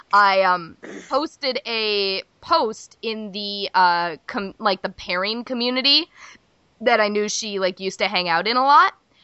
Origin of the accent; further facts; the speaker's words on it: Minnesota, United States; I'm from Minnesota, but I fucking hate Minnesota nice